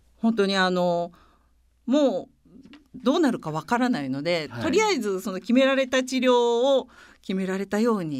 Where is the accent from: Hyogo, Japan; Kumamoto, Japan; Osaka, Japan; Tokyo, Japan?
Osaka, Japan; 大阪で育ちました